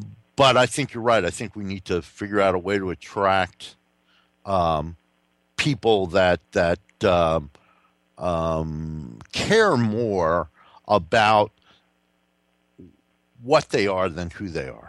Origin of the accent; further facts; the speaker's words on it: New Jersey, United States; I'm originally from New Jersey, and I think Chris Christie is another guy that seems to appeal to a lot of people.